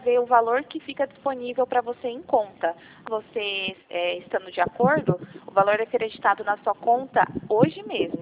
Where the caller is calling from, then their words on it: São Paulo, Brazil; Eu falo do interior de São Paulo